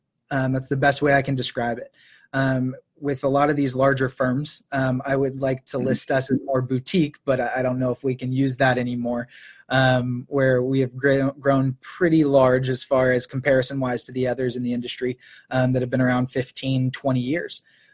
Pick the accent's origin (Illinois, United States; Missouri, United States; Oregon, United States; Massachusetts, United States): Oregon, United States; Yeah, grew up in Oregon, a little smaller town than where I am now.